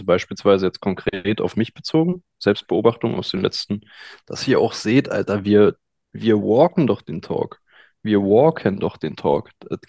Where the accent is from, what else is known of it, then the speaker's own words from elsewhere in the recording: Berlin, Germany; als ich in meiner Kindheit in Berlin-Lichtenberg erlebt habe